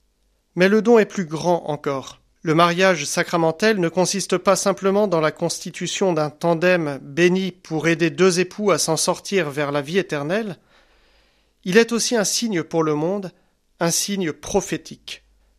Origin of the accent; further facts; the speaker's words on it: France; C'est pour cela que chez nous, en France, puisque par la loi, le mariage sacramentel et le mariage civil sont célébrés distinctement